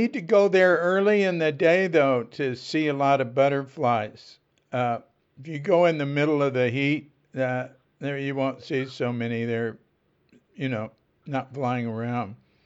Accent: United States; marijuana is legal where I come from

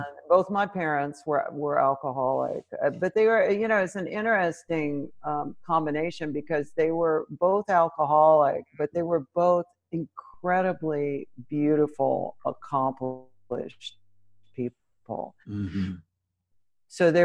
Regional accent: Knoxville, Tennessee, United States; Well, I'm a Southerner. So that should tell you an enormous amount. I'm from Knoxville, Tennessee, mm-hmm. which I love. I mean, I'm a very grateful daughter of Tennessee.

